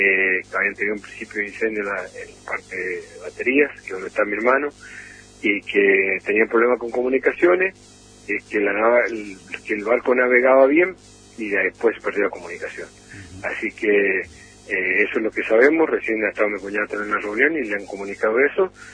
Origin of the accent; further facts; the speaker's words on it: Real del Padre, Mendoza, Argentina; also born or lived in General Alvear; Nosotros nacimos en la General Alvear, pero muy pequeño, a los 3 años, y yo 5, y nos vinimos a Real del Padre.